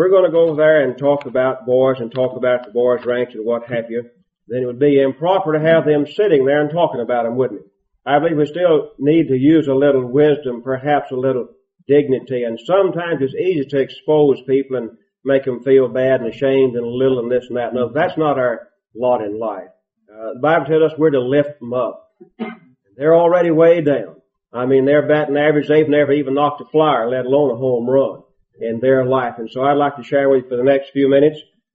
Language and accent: English; Cheapside, Texas, United States; born there; I'm proud to be a Texan. You'd never know it, but I am. I'm glad I was born in Texas, Cheapside to be exact, about 80 miles west of here